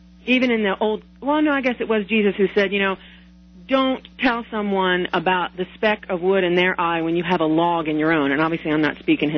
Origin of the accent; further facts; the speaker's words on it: Virginia, United States; Oh, I'm from Virginia, and it was so delicious to see what happened in the gubernatorial race there.